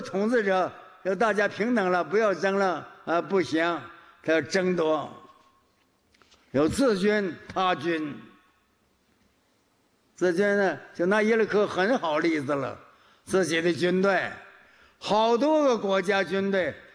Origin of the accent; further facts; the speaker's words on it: Northeast China, China; born there; 我生在东北，我东北是三个土匪头子，那时候叫奉天，奉天吉林黑龙江